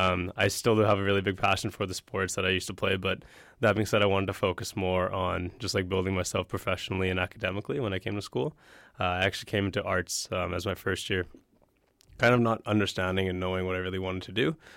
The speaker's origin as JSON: {"language": "English", "town": "North Delta", "region": "British Columbia", "country": "Canada", "tie": "born or raised there", "also_born_or_lived": "California, United States", "said": "I moved up to Canada. I lived in a suburb outside of Vancouver in UBC called North Delta. I lived there from 12 until I graduated hi"}